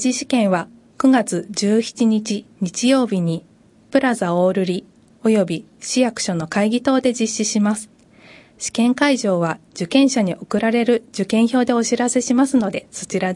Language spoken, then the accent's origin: Japanese; Shimada, Shizuoka, Japan; 自分が生まれ育った町を将来につなげるという仕事に携わることができ、やりがいを感じています。